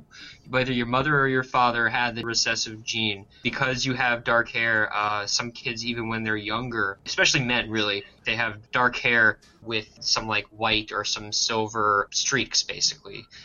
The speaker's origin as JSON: {"language": "English", "town": "Bronx", "region": "New York", "country": "United States", "said": "I'm from the Bronx. You don't fuck with me because I'm from the Bronx."}